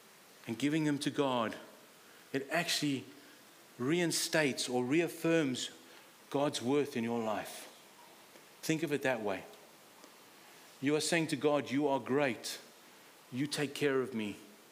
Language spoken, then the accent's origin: English; Zimbabwe; also born or lived in South Africa; Now, I've had the privilege of growing up in Africa, both Zimbabwe and in South Africa. If you didn't figure that's where I come from.